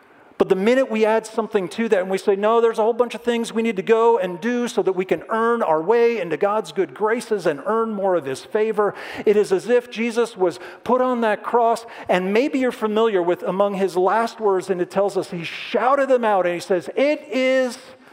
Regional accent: New Jersey, United States; And just so you know, I'm from New Jersey, so what am I talking about, right, originally?

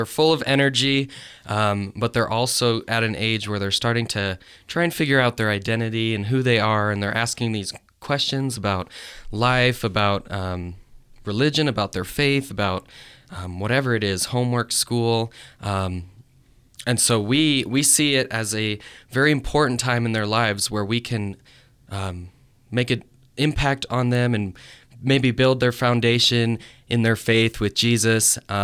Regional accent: Utah, United States; also born or lived in Boise, Idaho / Arizona; I've been in Utah most of my life since I was 8 years old. Before that, I was in Arizona for four, and then I was born in Idaho, in Boise.

